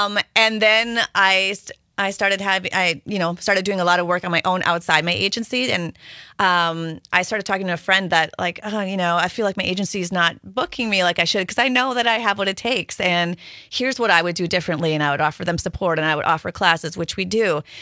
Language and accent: English; Luxembourg; but when I turned 18, growing up in Luxembourg and no internet back then